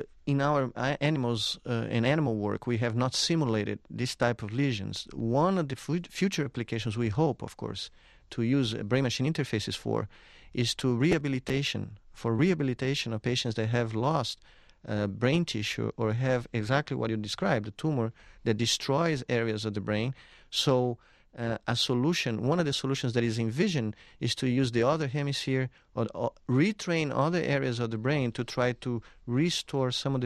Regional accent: Brazil; I knew that I would be a scientist when I was growing up in Brazil watching the Apollo program.

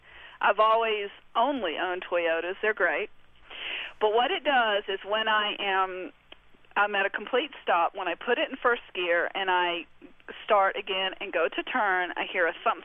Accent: North Carolina, United States; now in Jackson Hole, United States; Well, I was from the center part of the state, 3.5-4 hours from the beach or mountains, either one.

